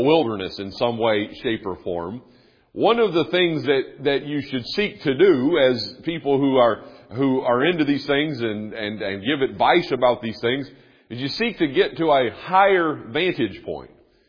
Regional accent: North Carolina, United States; Maybe if it's like where I am, where I grew up in North Carolina with a lot of mountains

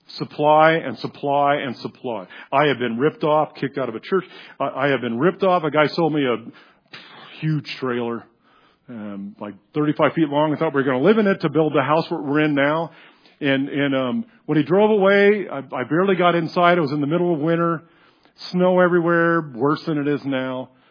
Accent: California, United States; We came from California, went to seminary in Texas, and came up here

